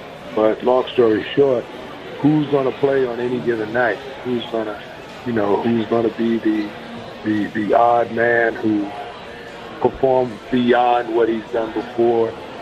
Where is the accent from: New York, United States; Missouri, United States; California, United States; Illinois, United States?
New York, United States; Long Island; Growing up in Long Island, I mean, there were a couple racetracks in the vicinity, but I kind of followed NASCAR a little closer.